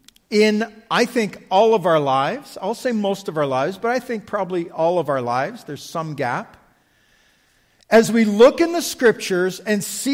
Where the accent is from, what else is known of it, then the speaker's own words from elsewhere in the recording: Canada; And you're like, as a Canadian, you're like, what gap are they talking about?